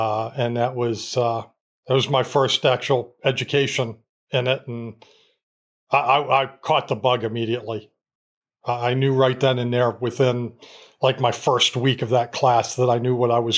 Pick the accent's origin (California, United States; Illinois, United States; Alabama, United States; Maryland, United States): Maryland, United States; Baltimore; Well, especially since born and raised in Baltimore, it's not like, you know, Washington was all that unfamiliar to me.